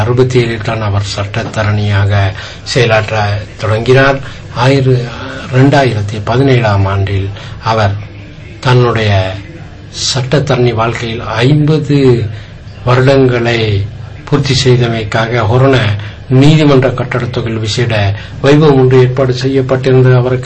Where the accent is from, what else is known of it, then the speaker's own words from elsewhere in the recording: Bandaragama, Western Province, Sri Lanka; நான் பண்டாரகம ஊரில் சேர்ந்தவன்